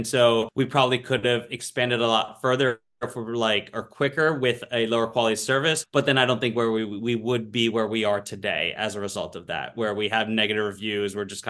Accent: New Jersey, United States; also born or lived in New York; now in Philadelphia, United States; So I guess I am originally from Jersey. I was born in New York, but lived in Jersey most of my life. Came to Philadelphia for college and never left.

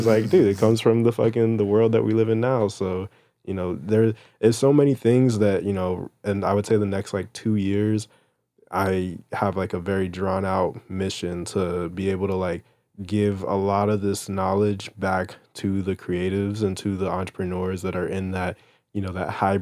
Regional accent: New York, United States; because like, I'm still from New York.

